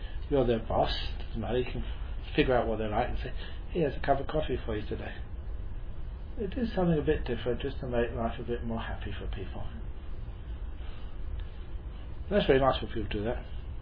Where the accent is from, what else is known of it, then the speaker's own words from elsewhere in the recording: Australia; Because she knew I was from Australia.